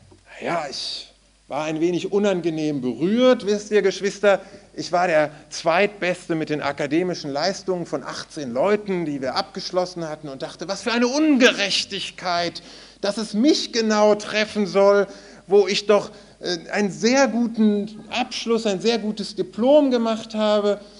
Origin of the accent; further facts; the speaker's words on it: Gütersloh, North Rhine-Westphalia, Germany; born there; Ich bin in Gütersloh geboren